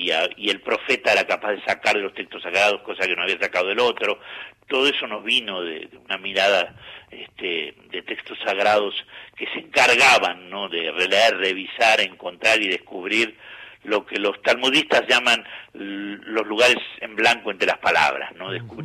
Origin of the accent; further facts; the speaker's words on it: Argentina; now in Spain; Yo siempre, desde el año 76 que vivo en España, y nunca dejé de sentir que soy doble, ¿no? Completamente, ¿no? No dejé de ser argentino, pero soy español